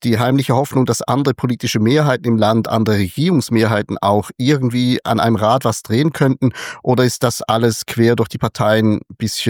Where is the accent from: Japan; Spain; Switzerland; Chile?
Switzerland; Da bin ich als Schweizer natürlich einigermaßen beruhigt darüber.